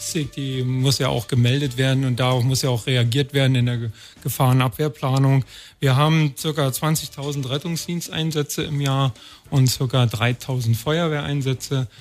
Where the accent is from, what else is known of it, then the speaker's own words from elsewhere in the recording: Potsdam, Brandenburg, Germany; born there; Ich bin aber, wie gesagt, gebürtiger Potsdamer, Babelsberger sogar, im Grenzgebiet gewohnt.